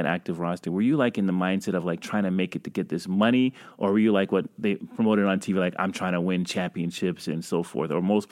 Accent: Canada; I'm also a Canadian, love my CFL as well.

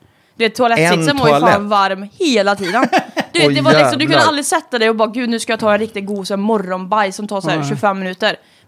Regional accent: Västra Götaland County, Sweden; accent: Dalsland dialect; Det är ju dalsländska.

